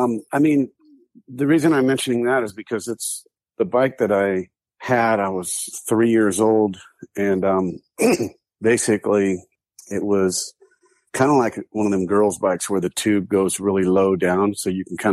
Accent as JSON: {"language": "English", "town": "Santa Ana", "region": "California", "country": "United States", "tie": "born or raised there", "said": "Yeah, I was born and raised in Santa Ana, right. I mean, Santa Ana is a kind of a bigger city, but it was like right on the border of like Santa Ana, Garden Grove, Westminster, that area."}